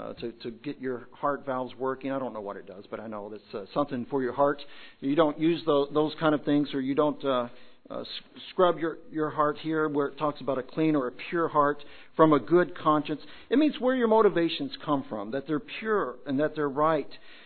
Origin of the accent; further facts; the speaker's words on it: Kentucky, United States; When I grew up in Kentucky, I lived very near Churchill Downs